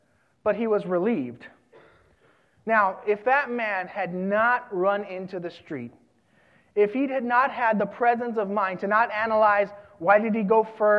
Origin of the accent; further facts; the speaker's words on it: Puerto Rico; I am from Puerto Rico.